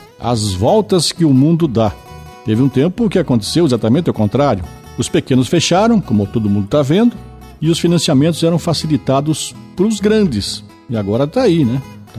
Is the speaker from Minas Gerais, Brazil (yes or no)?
no; Campina Grande do Sul, Paraná, Brazil; esse caboclo nascido e criado em Campina Grande do Sul